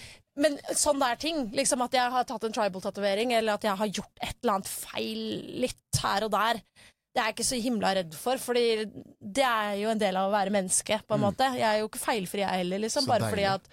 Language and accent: Norwegian; Holmestrand, Vestfold, Norway; det valgte jeg da jeg bodde hjemme i Holmestrand. Da var jeg vel typ 18-19 år